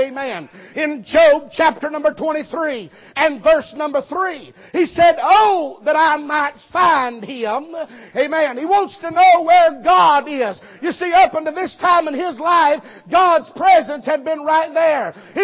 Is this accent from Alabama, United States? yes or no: yes; Alabama, United States; Now, I'm from Alabama. Whirlwinds makes me nervous.